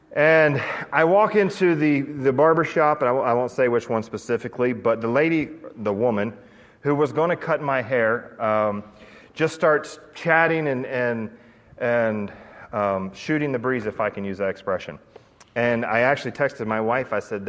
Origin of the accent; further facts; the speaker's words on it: Pennsylvania, United States; yeah, I'm from Pennsylvania and I get to go travel and I get to speak in lots of different places